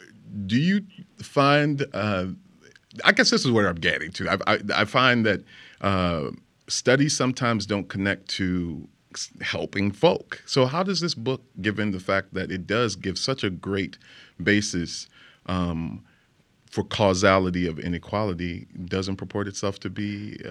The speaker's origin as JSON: {"language": "English", "town": "Chicago", "region": "Illinois", "country": "United States", "said": "I come from an interesting part of the country where I think we see a lot of that. I'm from Chicago, Illinois"}